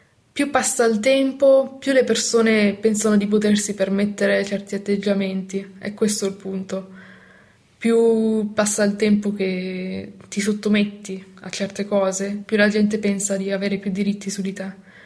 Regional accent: Emilia-Romagna, Italy; Vengo dalla provincia di Bologna

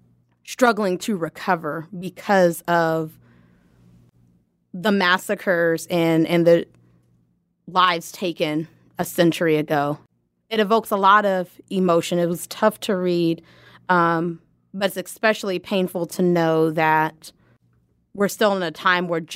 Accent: Lawton, Oklahoma, United States; I grew up in Lawton and attended Lawton Public Schools. And I vividly remember my Oklahoma history class

